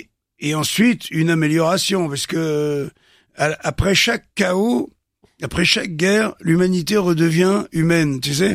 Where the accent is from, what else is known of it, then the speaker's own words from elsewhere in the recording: Fontaine-Luyères, Grand Est, France; born there; Moi, je suis né à Fontaine-Lui-Hier. Eh bien maintenant, sur ma carte d'identité, c'est marqué Charmont-sous-Barbuise. C'est le bled d'à côté qui était plus gros et qui, en fait, a absorbé Fontaine-Lui-Hier.